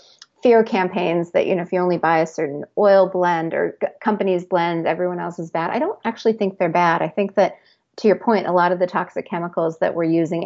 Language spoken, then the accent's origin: English; Seattle, Washington, United States; also born or lived in New York; I grew up in Seattle, which is apple country. And then I lived in New York, which is also apple country.